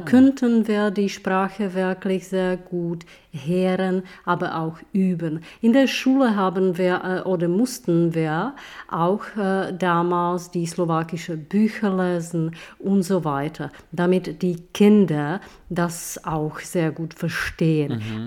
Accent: Czechia; first language Czech; German is a second language; natürlich, ich bin eine Tschechin, ich spreche Tschechisch

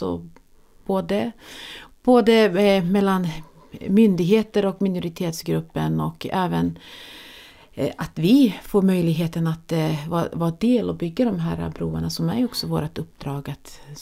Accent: Västerbotten County, Sweden; jag är ju inte invandrare. Jag är född och uppväxt i Västerbotten och har liksom flera generationer. Alltså, vi gjorde en släktforskning och så finns vår generation ända fram till 1600-talet i de regionerna.

